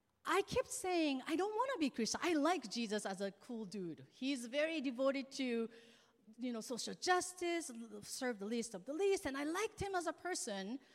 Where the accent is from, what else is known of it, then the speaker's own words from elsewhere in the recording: Japan; English is a second language; I was born and raised in Japan, and Japan, less than 1% of population are Christians.